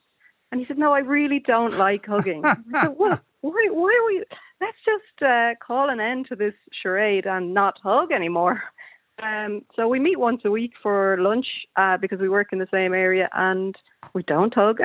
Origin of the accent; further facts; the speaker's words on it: Malawi; born there; I was born in Malawi and my parents moved around a lot.